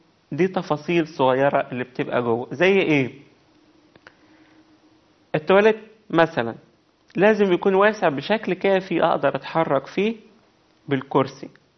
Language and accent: Arabic; Egypt; ونتمنى كمان ان هي تبقى موجودة عندنا في مصر